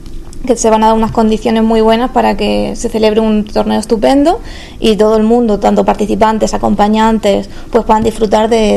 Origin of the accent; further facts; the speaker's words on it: Almansa, Castilla-La Mancha, Spain; pues soy de Almansa y qué honor